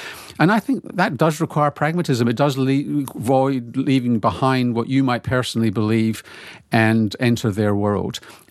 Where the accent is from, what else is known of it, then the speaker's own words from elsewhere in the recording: Glasgow, Scotland, United Kingdom; So I grew up in Glasgow, which is has some of the greatest disparities in any city in Western Europe.